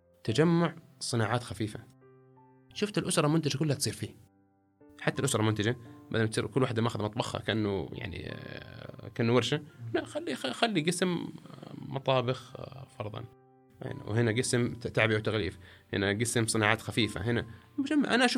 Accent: Jeddah, Makkah Province, Saudi Arabia; يعني أنا من جدة لا أبغى مصنع في جدة

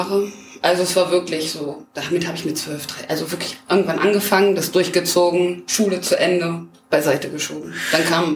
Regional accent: Beverungen, North Rhine-Westphalia, Germany; Also ich komme aus dem schönen Weserbergland, ich komme aus Beverungen. Das wird dem einen oder anderen vielleicht etwas sagen oder auch nicht. Also Beverungen liegt im Kreis Höxter, in weiter Entfernung von Paderborn.

